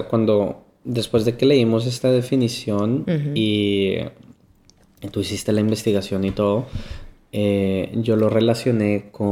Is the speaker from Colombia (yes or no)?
yes; Colombia; Colombia, ¿no? O sea, Colombia es mi hogar